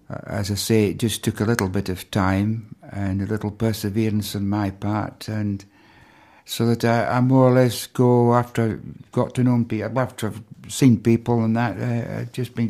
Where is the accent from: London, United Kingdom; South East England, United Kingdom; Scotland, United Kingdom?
Scotland, United Kingdom; Since I came from Midlothian, he took me down in his car to the centre.